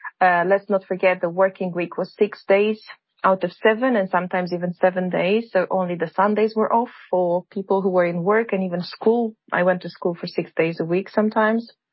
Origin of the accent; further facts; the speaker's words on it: Romania; English is a second language; I think my childhood and, you know, growing up in communist and post-communist Romania, it was simply a world of contrasts.